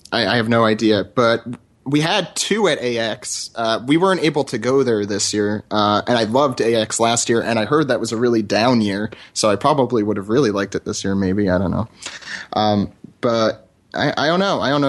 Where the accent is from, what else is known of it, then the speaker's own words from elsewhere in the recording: East Coast, United States; I'm from the East Coast. I'm recording in New York City right now.